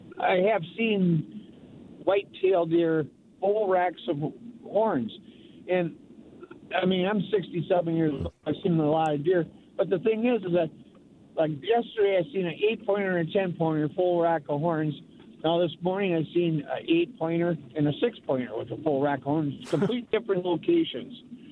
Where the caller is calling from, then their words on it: Wisconsin, United States; Yeah, I'm from Douglas County here, and I got three different questions.